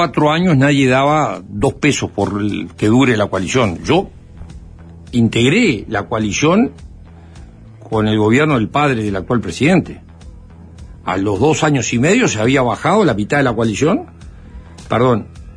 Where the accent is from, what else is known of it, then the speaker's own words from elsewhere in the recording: Uruguay; como uruguayo e integrante de la coalición